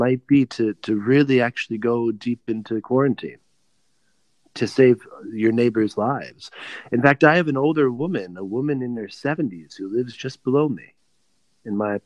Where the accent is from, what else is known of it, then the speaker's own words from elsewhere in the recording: United States; I think for me as an American, I mean, I so strongly prize this concept of freedom.